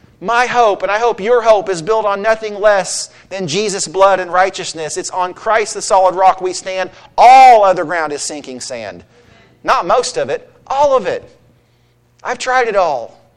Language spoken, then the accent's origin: English; Mount Carmel, United States; I grew up in the country, and I grew up in Mount Carmel, rural Route 4.